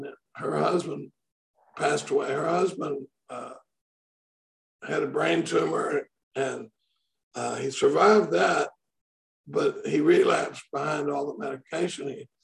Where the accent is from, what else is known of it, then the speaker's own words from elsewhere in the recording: Dallas, Texas, United States; now in Austin, United States; I live in Austin. I grew up in I grew up in Dallas. But I've been in Austin since I came down here and drank myself out of the University of Texas in 1977.